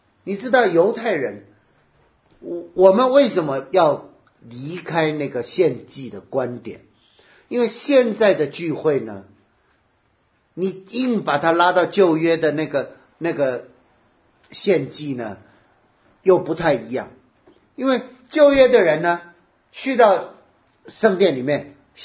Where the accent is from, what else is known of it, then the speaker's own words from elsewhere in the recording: Taiwan; 我是台湾长大的，我们都要当兵